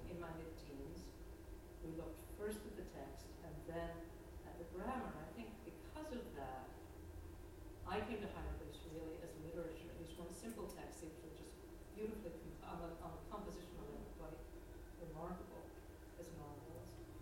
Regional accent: New York, United States; I was from the Figure Lakes, just south of Lake Ontario.

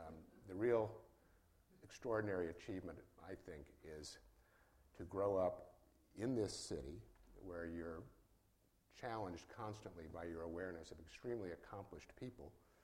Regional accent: Oklahoma, United States; now in New York, United States; Charlie mentioned that I came from Oklahoma to New York, and that is true.

